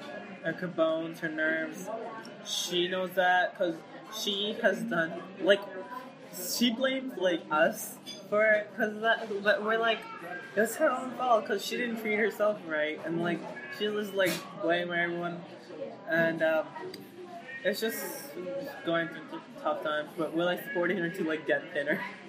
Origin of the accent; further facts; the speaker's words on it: Pakistan; I was raised in Pakistan because my mom and dad came here, then were like looking for jobs